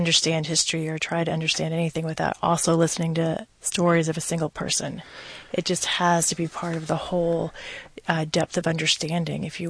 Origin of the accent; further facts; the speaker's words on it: Houston, Texas, United States; now in Austin, United States; I grew up in Houston, so it's great to be